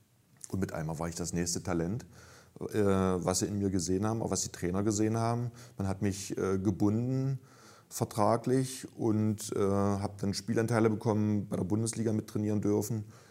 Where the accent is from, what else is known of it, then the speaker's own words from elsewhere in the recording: Magdeburg, Saxony-Anhalt, Germany; born there; gebürtiger Magdeburger, Traum leben dürfen, Familie ist vor Ort